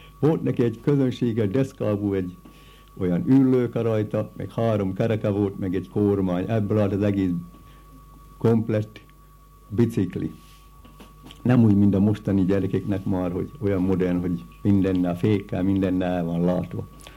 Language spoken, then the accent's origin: Hungarian; Zlatná na Ostrove, Nitra Region, Slovakia; Itt születtem Aranyoson, apám idevalósi volt, anyám az nagykeszirű származott